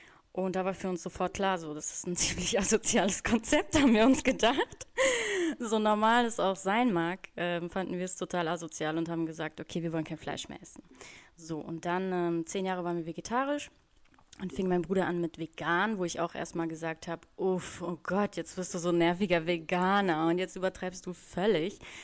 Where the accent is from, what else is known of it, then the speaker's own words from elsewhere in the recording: Bonn, North Rhine-Westphalia, Germany; moved away as an adult; ich komme ursprünglich aus Bonn. Ich bin dann mit 20, also vor 10 Jahren, auf eine 5-jährige Weltreise losgestartet.